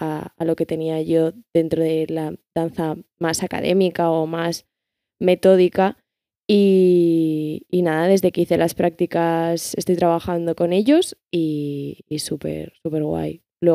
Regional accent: Galicia, Spain; moved away as an adult; now in Madrid, Spain; Pues yo soy gallega

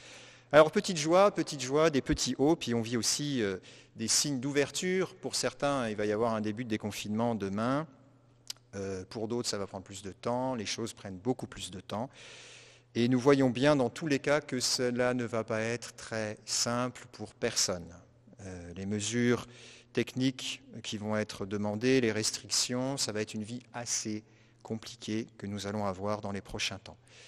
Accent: Quebec, Canada; semaines de confinement, du moins chez nous au Québec, ça fait 7 semaines.

